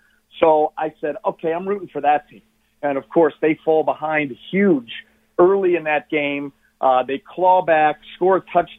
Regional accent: Ohio, United States; growing up in Northeast Ohio, we watched Big Ten games.

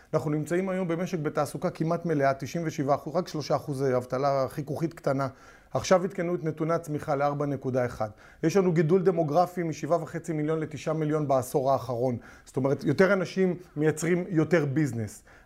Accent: Holon, Tel Aviv District, Israel; אני גדלתי בחולון

